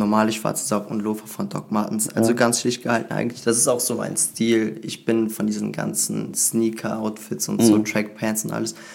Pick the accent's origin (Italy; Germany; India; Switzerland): Italy; Ich bin Italiener, bin kein Fashion-Designer, der jetzt für Deutschland Mode kreiert.